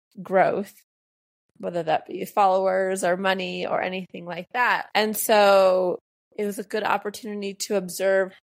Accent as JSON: {"language": "English", "country": "United States", "lives_now": "Mexico", "said": "I'm from the United States and I'm living in Mexico."}